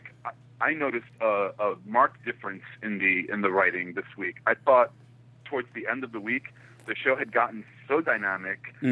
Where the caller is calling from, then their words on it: New York, United States; from New York.